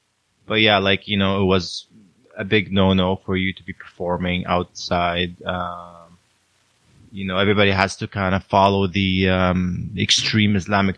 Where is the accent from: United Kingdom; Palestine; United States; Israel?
Palestine; moved away; also born or lived in Saudi Arabia; I'm from Palestine originally. My parents did a bit of traveling as well after the war, and we lived a bit in Saudi Arabia for work